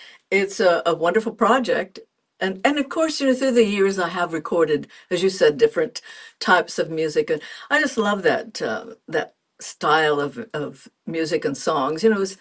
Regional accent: Wabash, Indiana, United States; also born or lived in Kentucky; Well, I grew up singing everything, and I grew up in Wabash, Indiana. I was about 4 when we moved from Kentucky.

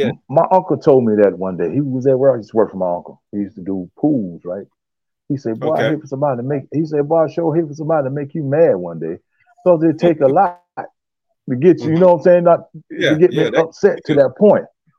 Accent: Avon Park, Florida, United States; also born or lived in St. Petersburg / Orlando; now in Indiana, United States; I was originally born in St. Petersburg, Florida. I was raised in Avon Park, Florida. And moved to Orlando, Florida. And okay. Now based out of in Indiana right now.

